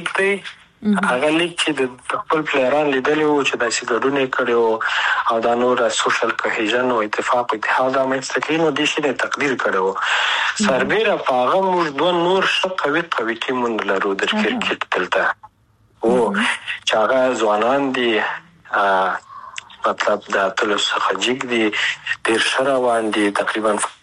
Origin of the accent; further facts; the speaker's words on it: Afghanistan; لکه زه افغان یم د افغانستان سره مینه ونه لرم